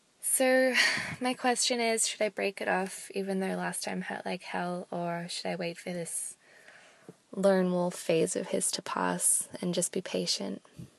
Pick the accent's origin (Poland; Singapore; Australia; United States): Australia; I'm from Australia and I'm 19.